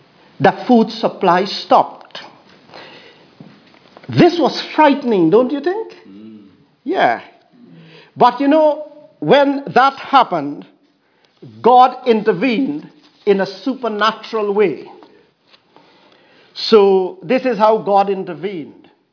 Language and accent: English; United Kingdom; Our egos hate that. You know why? Partly because we are British.